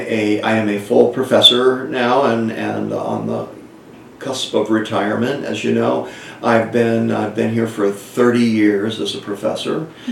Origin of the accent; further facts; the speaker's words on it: Vermont, United States; I grew up in Vermont. Mm-hmm. Lived a few places as a kid, but Vermont I sort of consider my childhood home.